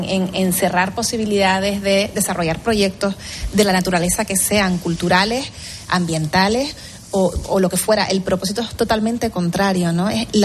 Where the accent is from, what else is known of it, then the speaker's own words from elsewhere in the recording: Tenerife, Canary Islands, Spain; Sí, Guanche, pero de Tenerife, pero bueno, estamos en la región.